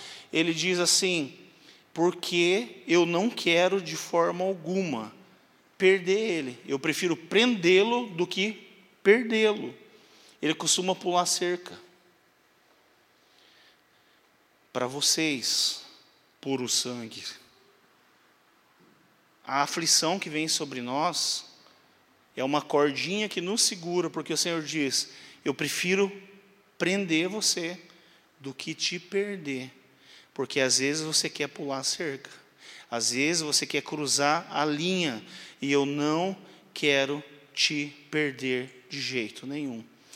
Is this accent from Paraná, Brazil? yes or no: yes; Paraná, Brazil; Eu sou lá do interior do Paraná, e quando eu era criança